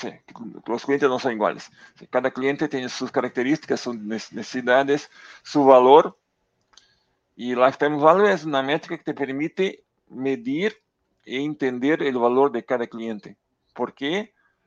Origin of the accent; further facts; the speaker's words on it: Brazil; Spanish is a second language; moved away as an adult; now in Uruguay; Hablo un buen portuñol porque, más allá que soy de Brasil, soy de una región que está muy cercana acá a Uruguay. Así que acostumbrado a escuchar el portuñol que se habla en la frontera y aprendí un poco.